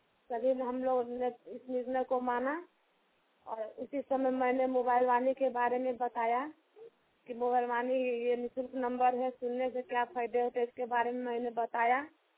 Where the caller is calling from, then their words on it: Ranchi, Jharkhand, India; रांची झारखंड से।